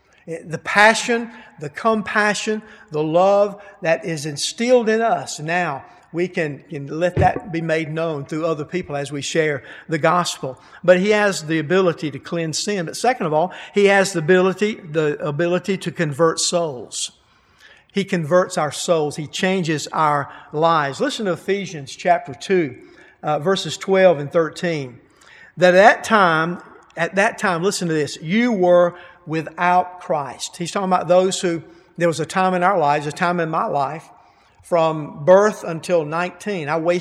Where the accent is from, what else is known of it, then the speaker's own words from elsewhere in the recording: Elberton, Georgia, United States; I'm from Elberton, and I saw a guy that I know from Elberton.